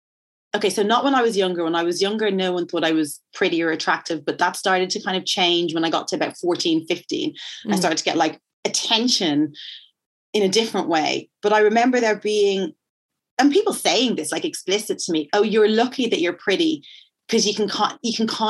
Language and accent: English; Ireland; there is so much that I love about and loved about growing up in Ireland, about being a teenager, about being a kid and being a teenager in Ireland, you know.